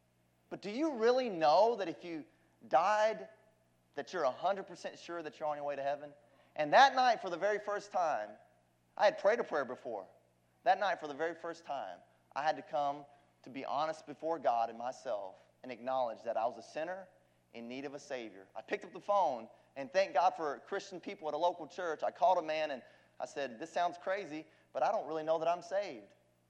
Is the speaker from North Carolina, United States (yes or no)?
yes; North Carolina, United States; also born or lived in Louisiana; And I was born in Louisiana. We moved around a little bit, but I grew up in North Carolina. And so I tell people that I'm a Tar Heel.